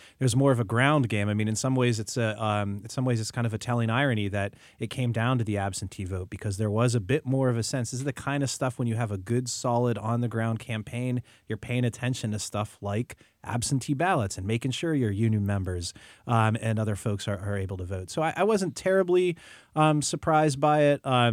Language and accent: English; Upper St. Clair, Pennsylvania, United States; I grew up in Upper St. Clair.